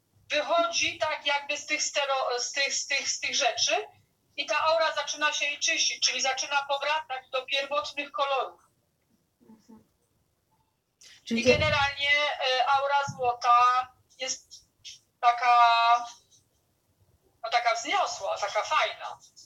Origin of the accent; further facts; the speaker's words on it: Rome, Lazio, Italy; jak usłyszeli, że jestem z Rzymu, to udawali, że nie umieją po włosku.